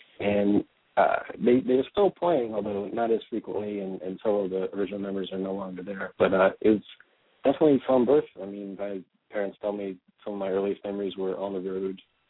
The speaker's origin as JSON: {"language": "English", "town": "Dover", "region": "Delaware", "country": "United States", "tie": "born or raised there", "said": "but definitely born and raised in Dover, Delaware, and had a great experience there with music, and I came to Baltimore, for college."}